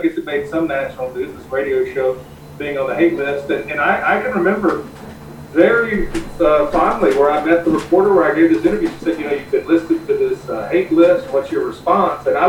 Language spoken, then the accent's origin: English; Southern United States, United States; me as a Southerner, Bill, we've always had that agrarianism in our blood.